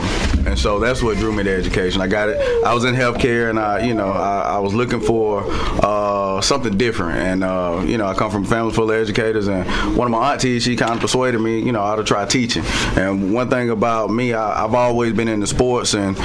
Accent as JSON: {"language": "English", "town": "Woodland", "region": "Georgia", "country": "United States", "tie": "born or raised there", "said": "I grew up in Woodland, Georgia, right there in Talbot County."}